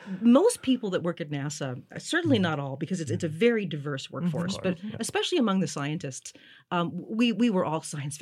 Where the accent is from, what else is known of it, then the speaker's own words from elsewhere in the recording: Wisconsin, United States; Yes, I grew up near Milwaukee.